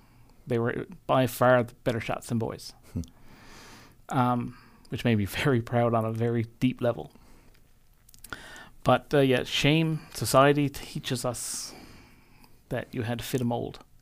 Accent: New Harbor, Newfoundland and Labrador, Canada; I grew up in a little town called New Harbor out in Trinity Bay. Very, very rural at the time.

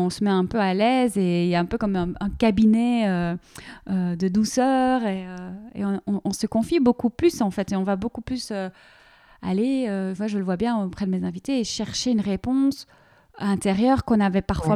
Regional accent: Belgium; now in France; Et donc, toi en Suisse, moi, je suis belge, il y a un beau mélange.

